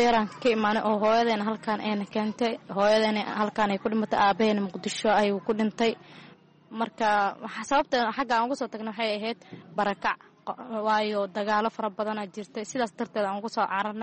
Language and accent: Somali; Mogadishu, Banaadir, Somalia; now in Kenya; run ahaantii waxaan ku noolahay xerada qaxootiga Dhagaxley, waxaan ayulkoole ku nooleen Muqdisho, waxaan ku dhashay qaasimada Muqdisho